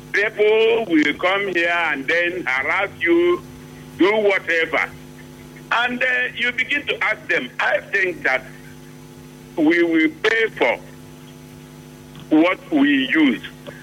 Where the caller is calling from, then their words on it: Abia, Nigeria; I am calling from Abia, sharing common boundary with you, Mogeto Zago.